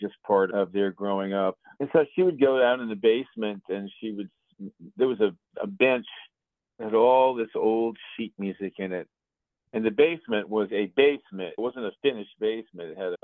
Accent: New Rochelle, New York, United States; born there; I was born in 1945 in New Rochelle, New York. Actually, a suburb which is called Larchmont Woods. And it was an upper middle class white community.

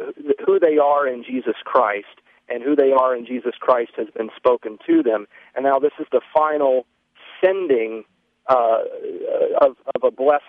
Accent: the South, United States; Yeah, I grew up in the South

